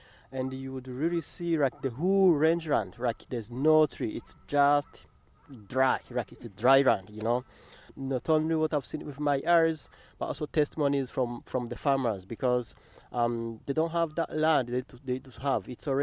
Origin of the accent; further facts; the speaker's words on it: Rwanda; I'm from Rwanda.